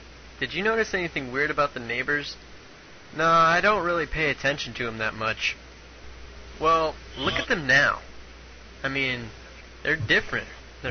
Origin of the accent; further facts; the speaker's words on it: Long Beach, California, United States; I'm from Long Beach, California, back in the far west. The U.S.